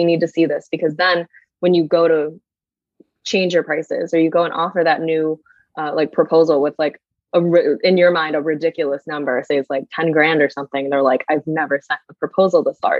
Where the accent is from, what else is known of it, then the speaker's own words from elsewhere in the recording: Philippines; You know, I'm Filipino, so I can say this